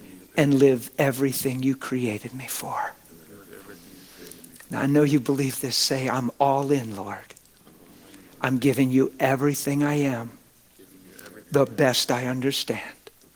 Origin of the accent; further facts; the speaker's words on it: East Coast, United States; because to me, it's 1:30, because I'm from the East Coast.